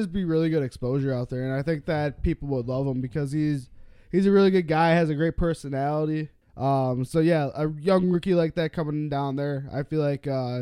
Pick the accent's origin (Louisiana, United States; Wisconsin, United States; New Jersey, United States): Wisconsin, United States; Obviously, I'm from Wisconsin. He's from Wisconsin. We share that connection.